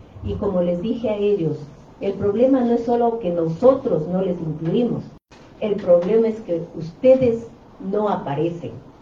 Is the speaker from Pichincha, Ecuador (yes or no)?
yes; Quito, Pichincha, Ecuador; Yo vivo en Quito, nací en Quito, me moví en Quito.